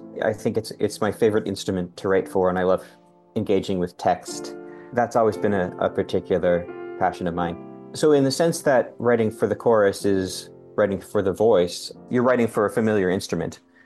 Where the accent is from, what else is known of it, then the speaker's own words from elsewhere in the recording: Richland Heights, Ohio, United States; I am. I hail from Richland Heights, Ohio, which is eastern suburbs of Cleveland.